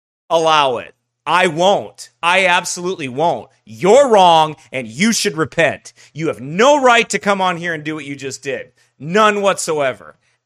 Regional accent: the South, United States; accent: Southern; Chainbreak doesn't like my Southern accent.

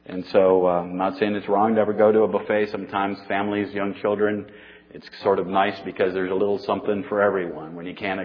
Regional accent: Roanoke, Virginia, United States; I grew up in Roanoke, Virginia, not too far from there

